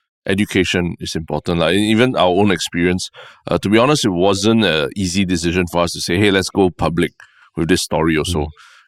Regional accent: Singapore; And being very Singaporean, we are like, oh, yeah, don't rock the boat and all these things.

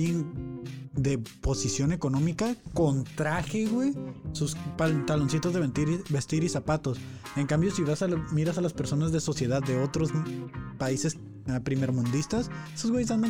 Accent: Mexico; porque soy mexicano y estoy pendejo

